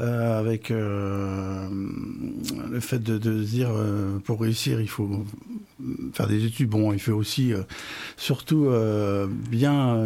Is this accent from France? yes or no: yes; Paris, Île-de-France, France; born there; moi, je suis né à Paris. Et par adoption, on allait souvent en vacances, et toujours d'ailleurs, dans le Cotentin.